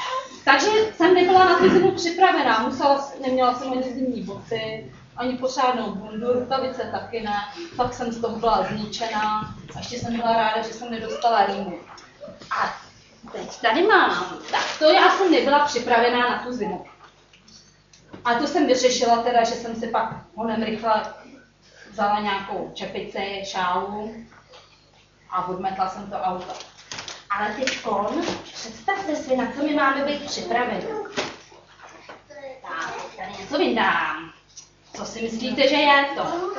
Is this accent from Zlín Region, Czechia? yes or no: no; Kolín, Central Bohemian Region, Czechia; Já jsem z Kolína.